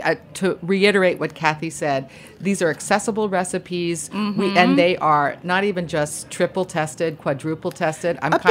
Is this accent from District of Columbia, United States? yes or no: yes; Washington, District of Columbia, United States; And I grew up in Washington, D.C. in the 60s.